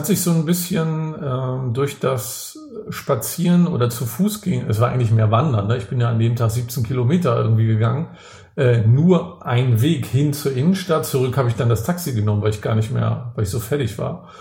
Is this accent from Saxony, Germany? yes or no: no; Rostock, Mecklenburg-Vorpommern, Germany; Ich komme ja auch aus Rostock, bin da im Plattenbau groß geworden